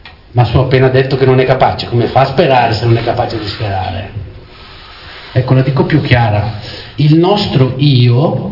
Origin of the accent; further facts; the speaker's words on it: Brazil; Boh, vengo dal Brasile, ci sarebbe proprio poco da sperare.